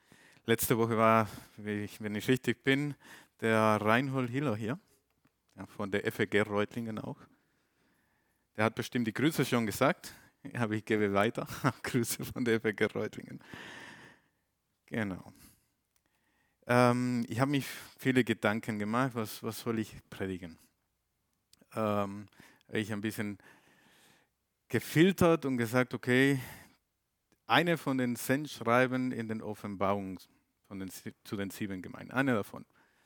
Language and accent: German; Mexico; German is a second language; now in Germany; Und wenn jemand sich wundert, wo dieser exotische Akzent herkommt, ich komme ursprünglich aus Mexiko. Schon, gracias. Seit aber schon 18 Jahren hier in Deutschland